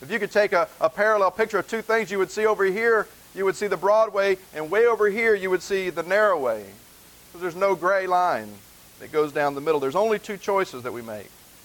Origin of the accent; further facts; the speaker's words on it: the South, United States; I say ain't because I'm from the South, okay?